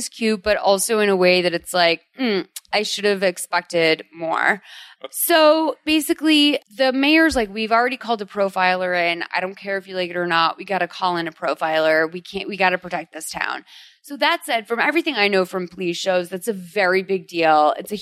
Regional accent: Boston, Massachusetts, United States; Well, I grew up watching Cheers because I'm from Boston.

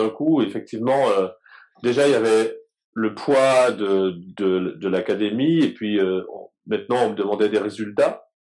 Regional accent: Guadeloupe; Donc, en fait, j'ai grandi en Guadeloupe.

